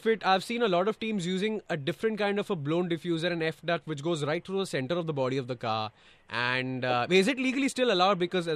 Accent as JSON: {"language": "English", "town": "Mumbai", "region": "Maharashtra", "country": "India", "said": "I'm an RJ from Mumbai."}